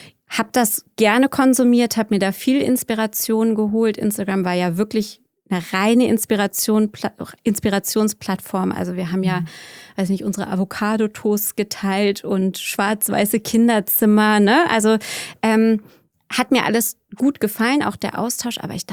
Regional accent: Germany; now in United States; ich als Deutsche in den USA

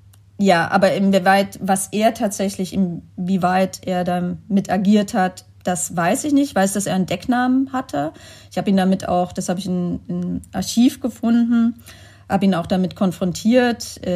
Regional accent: Halle, Saxony-Anhalt, Germany; Oder dann gab es die Attacke in Halle an der Saale, wo ich aufgewachsen bin.

